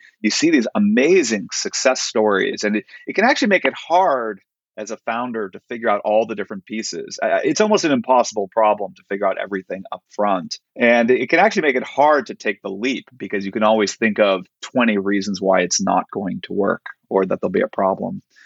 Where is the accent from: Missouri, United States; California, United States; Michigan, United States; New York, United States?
California, United States; growing up in Silicon Valley, there's always a there's a mystique around founders